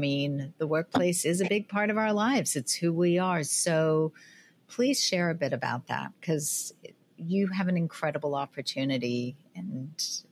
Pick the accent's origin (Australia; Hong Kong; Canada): Australia; now in United States; And I find, like, I'm Australian, and I find that Australians always prioritize, you know, long lunches, don't take work home.